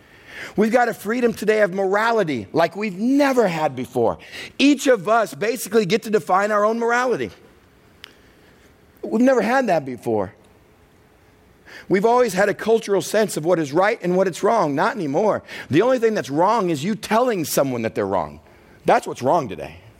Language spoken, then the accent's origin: English; Texas, United States; I grew up in the South, in Texas, in this little church that talked about the freedom in Christ